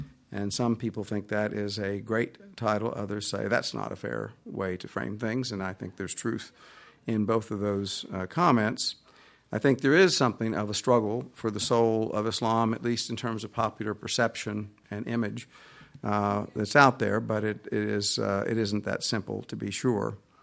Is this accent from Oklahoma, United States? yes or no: yes; Oklahoma, United States; I mean, I'm from Oklahoma. It wasn't a state till 1907.